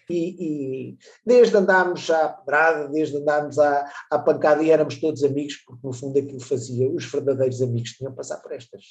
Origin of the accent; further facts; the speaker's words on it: Portugal; also born or lived in Germany; Eu, por acaso, não nasci na Figueira, os meus pais estavam emigrados e estavam na Alemanha, e precisamente por causa do meu nascimento e por causa da minha educação, decidiram vir para Portugal